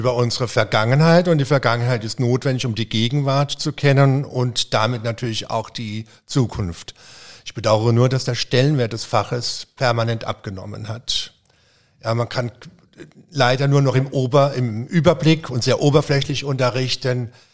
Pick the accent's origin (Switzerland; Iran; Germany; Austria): Germany; Worms, Rhineland-Palatinate; Wiesbaden gehört ja noch zur Heimat im weiteren Sinne dazu. Also ich stamme aus Worms.